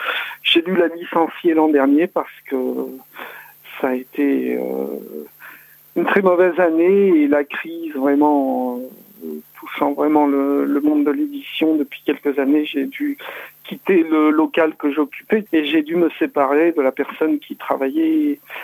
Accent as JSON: {"language": "French", "town": "Perpignan", "region": "Occitanie", "country": "France", "tie": "born or raised there", "said": "je venais de Perpignan, je ne suis pas catalan, mais j'ai passé mon adolescence à Perpignan, et j'ai un certain attachement à cette région."}